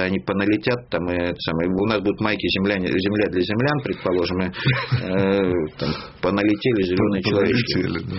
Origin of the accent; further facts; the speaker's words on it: Georgia; когда мы носили майки, я грузин